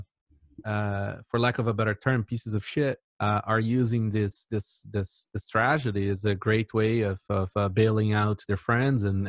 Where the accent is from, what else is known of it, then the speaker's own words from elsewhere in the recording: Brazil; I grew up in Brazil. There's physical considerations there for security.